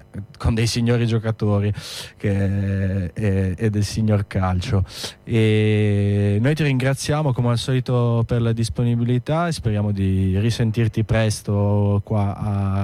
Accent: Turin, Piedmont, Italy; Sì, su questo da torinesi possiamo confermare su le ricadute positive delle Olimpiadi

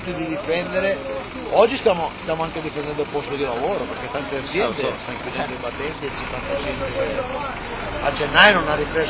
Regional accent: Sondrio, Lombardy, Italy; io vengo da Sondrio, io vengo da Sondrio

